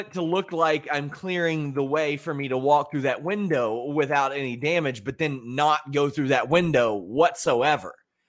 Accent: Kentucky, United States; because I'm from Kentucky, and that's what we wear on shirts here.

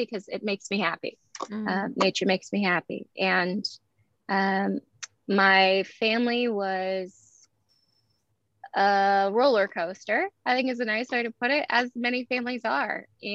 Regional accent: Eugene, Oregon, United States; born there; I was born in Eugene, Oregon, November 18th, 1986, almost 35 years from today. Mm. I was born in a small town, actually, on the outskirts of a small town.

